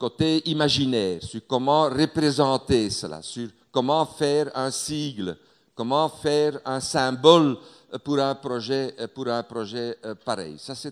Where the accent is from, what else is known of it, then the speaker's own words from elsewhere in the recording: Hauts-de-France, France; Vous allez devoir vous réhabituer à mon accent. Je viens du Nord, donc, hein, du Nord.